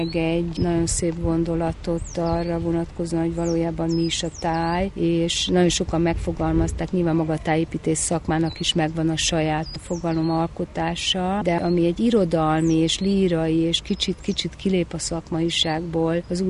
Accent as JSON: {"language": "Hungarian", "region": "Budapest", "country": "Hungary", "tie": "born or raised there", "said": "egy budapesti gépjavító telepen nőttem fel, az édesapám gépészmérnökként vezette ezt a helyet"}